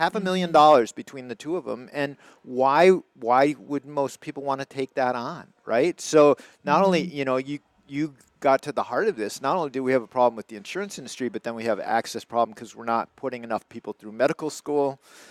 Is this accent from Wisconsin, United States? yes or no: yes; River Falls, Wisconsin, United States; like where I grew up in River Falls, right